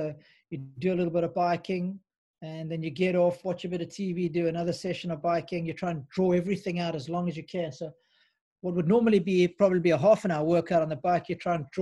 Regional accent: South Africa; now in Australia; So I came from South Africa. We've got a pretty bad down there, so to come to Australia was probably a good thing.

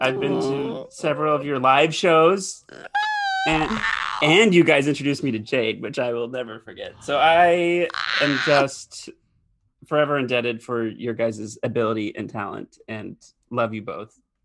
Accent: Ireland; I'm Irish and short, and I say it's fine.

